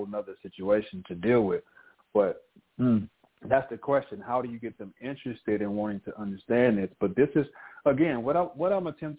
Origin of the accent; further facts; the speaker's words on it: Los Angeles, California, United States; growing up in South Central, but not being of that way mentally.